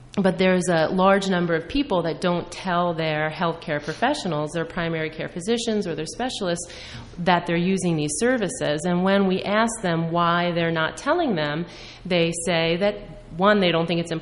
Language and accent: English; New Jersey, United States; But I was raised in Hunterdon County. I'm raising three children in Hunterdon County right now, and I went to Hunterdon Central High School many, many moons ago.